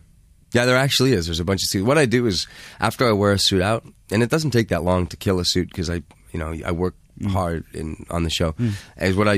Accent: Canada; Yeah, I'm Canadian. I'm a crooner.

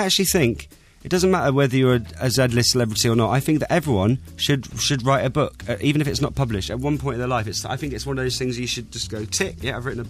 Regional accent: Eastleigh, South East England, United Kingdom; Look, I'm from Eastleigh. Anyone from Eastleigh in Hampshire will know. That ain't posh.

